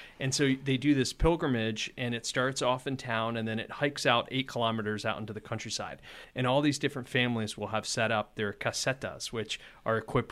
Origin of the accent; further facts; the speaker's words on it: United States; As an American, it feels sort of... You're self-conscious thinking, do I know these people?